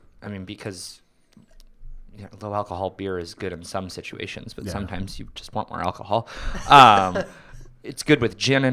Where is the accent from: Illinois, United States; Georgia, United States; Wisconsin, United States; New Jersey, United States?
Illinois, United States; Chicago; We grew up in Hyde Park.